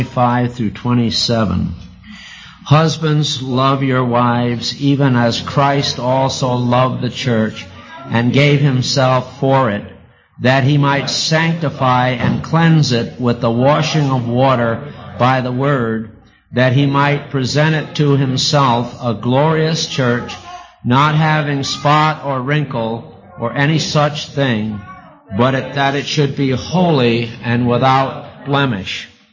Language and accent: English; Portland, Maine, United States; born there; I was born in Portland, Maine, lived on … Avenue in South Portland, though it wasn't named after us.